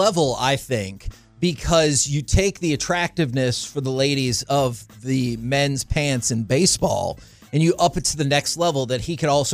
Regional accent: Garland, Texas, United States; Since I grew up in Garland, Mesquite Rodeo is a humongous thing.

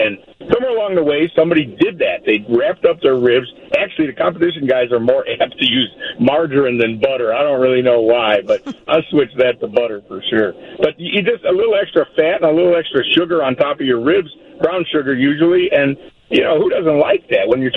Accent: Chicago, Illinois, United States; We are all from Chicago.

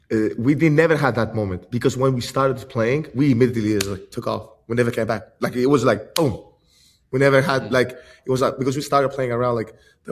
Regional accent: Greece; Even though I was born and raised in Greece, went to a Greek school, had all the criteria, everything.

